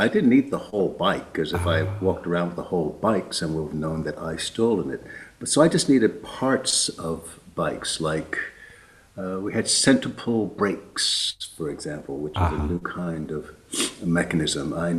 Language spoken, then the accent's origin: English; Englewood, New Jersey, United States; The second confession, I went back to my hometown in Englewood, New Jersey, and I was going to visit my high school.